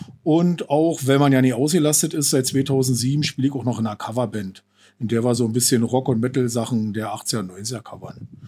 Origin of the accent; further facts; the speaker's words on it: Falkensee, Brandenburg, Germany; Ja, na, ich bin 48 noch. Falkenseer, schon immer.